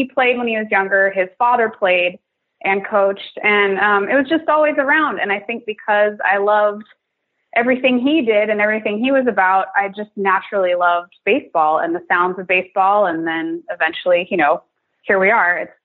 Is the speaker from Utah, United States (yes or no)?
yes; Salt Lake City, Utah, United States; I grew up in Salt Lake City.